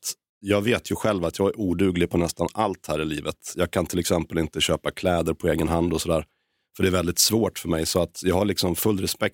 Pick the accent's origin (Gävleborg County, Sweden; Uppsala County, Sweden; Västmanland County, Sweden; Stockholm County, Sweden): Västmanland County, Sweden; Västerås; Så för det första så är jag inte från Haparanda. Jag är uppväxt i Västerås.